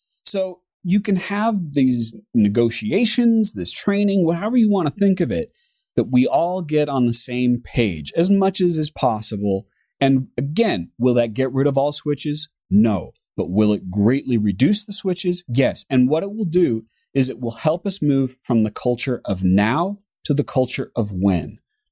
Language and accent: English; United States; me being an American, that cars belong on the right side of the road